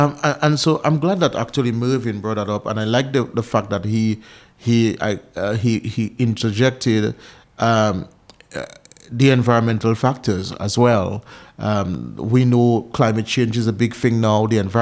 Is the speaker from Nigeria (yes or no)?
no; Jimmit, Saint Paul, Dominica; I remember growing up in Jimmit, and all where the houses are now was cover and soursop trees and mocha trees